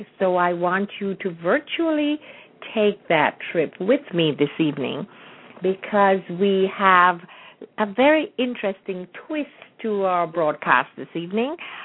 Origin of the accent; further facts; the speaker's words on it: Kingston, Jamaica; moved away as an adult; now in United States; I was born and raised in Jamaica, in Kingston, Jamaica. I migrated to the USA in 1959. And all my children were born here. I have made the US my home.